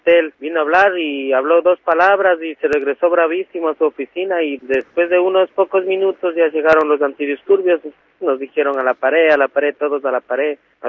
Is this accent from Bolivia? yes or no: no; Ecuador; now in Spain; Yo llevo aquí 6 años. En el 2002 llegué yo de Ecuador